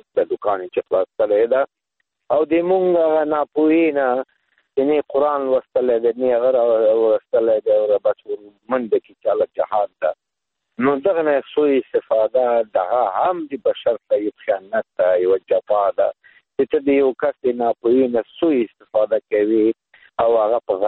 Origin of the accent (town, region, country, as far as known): Afghanistan